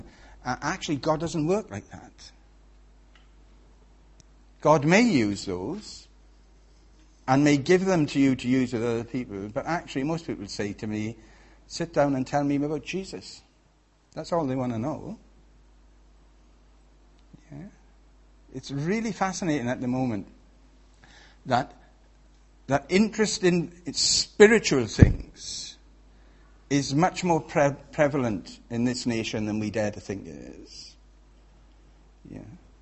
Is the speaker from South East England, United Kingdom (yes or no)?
no; Wales, United Kingdom; accent: Welsh; When I say pastor, people always think about food. That's my Welsh accent.